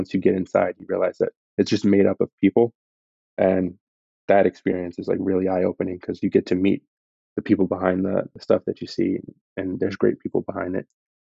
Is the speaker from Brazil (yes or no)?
no; Camden, New Jersey, United States; So I'm originally from Camden, New Jersey. That's in South Jersey.